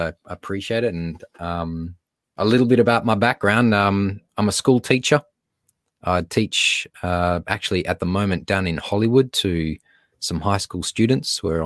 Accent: Australia; accent: Australian; I'll just name the elephant in the room, and that's my accent. And usually when I'm speaking in front of people, I say, right, in order to understand me for the next 30 minutes, we all have to practice our Australian accents.

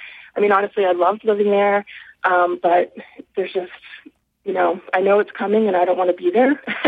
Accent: New England, United States; I'm from New England, but I've moved to California and back twice.

